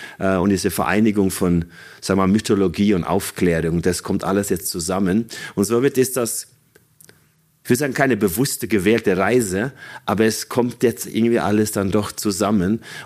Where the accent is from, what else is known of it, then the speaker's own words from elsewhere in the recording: Røros, Trøndelag, Norway; now in Germany; Ich bin gebürtiger Norweger, wohne seit 26 Jahren in Deutschland. Bin in einem relativ kleinen Ort, ein Weltkulturerbe namens Røros aufgewachsen.